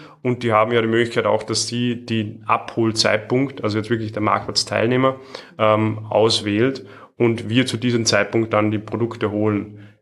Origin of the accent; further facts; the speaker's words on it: Salzburg, Austria; Ich bin aus Salzburg und so war das einfach der erste Step, was einfach sinnvoll war